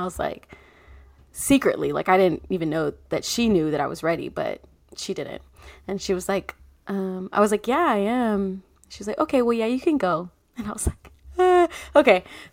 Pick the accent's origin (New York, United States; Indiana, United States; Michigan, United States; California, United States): California, United States; Cerritos; I grew up in Cerritos